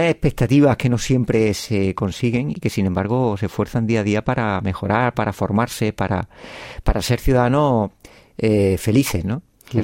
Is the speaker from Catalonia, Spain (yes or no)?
no; Andalusia, Spain; como andaluz o como español de periferia.